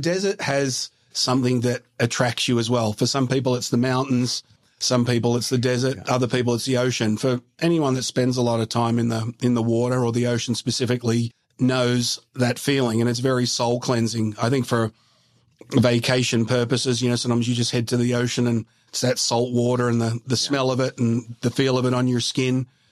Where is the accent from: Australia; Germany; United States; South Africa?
Australia; Sydney, New South Wales; I'm from Sydney.